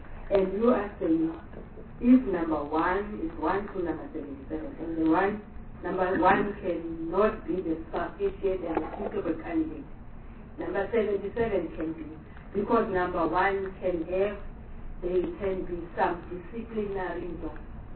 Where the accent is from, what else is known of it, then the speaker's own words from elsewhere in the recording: Limpopo, South Africa; I'm from the SLP and I'm representing the province, and I'm from Limpopo.